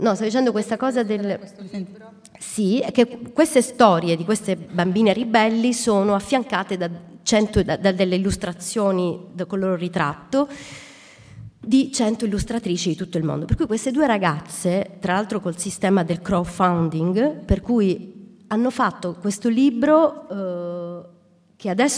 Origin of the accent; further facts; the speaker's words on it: Sicily, Italy; Ovviamente io mi è piaciuto molto di più lavorare su … pur essendo siciliana